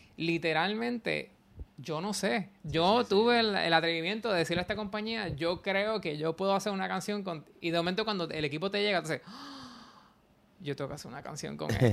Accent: Puerto Rico; de Puerto Rico, tú no me conoces, nadie me conoce

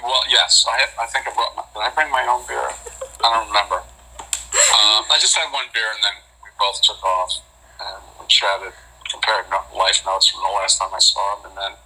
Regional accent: New York, United States; I mean, you know, I mean, I grew up in New York. What a nightmare.

